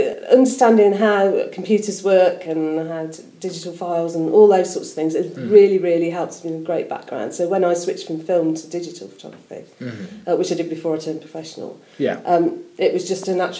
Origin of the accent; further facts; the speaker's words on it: Leamington Spa, West Midlands, United Kingdom; Well, I was born and bred in Leamington Spa.